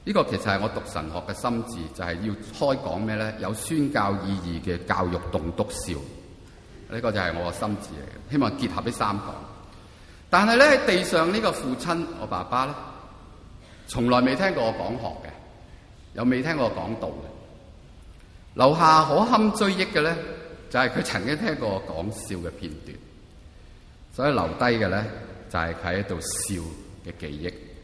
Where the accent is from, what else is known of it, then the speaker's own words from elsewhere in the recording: Hong Kong; 那個山谷有條村叫正文村，已經被政府剿滅了，即是我的故鄉嚟嘅